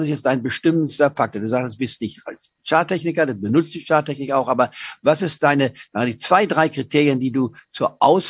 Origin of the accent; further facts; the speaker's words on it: Leipzig, Saxony, Germany; born there; ich bin ja in Leipzig geboren vor 78 Jahren